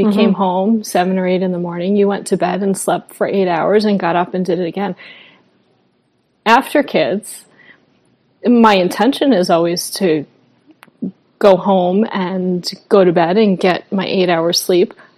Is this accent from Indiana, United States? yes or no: no; Long Island, New York, United States; Sure. I'm from Long Island, New York. My majority of my family is there.